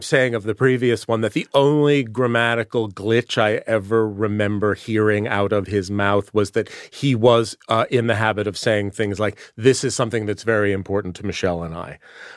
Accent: United States; I'm patriotic American.

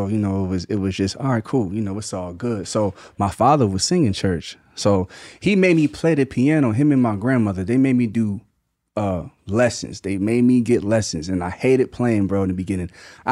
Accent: Mays Landing, New Jersey, United States; I'm from Mays Landing, New Jersey, which is like 20 minutes from Atlantic City.

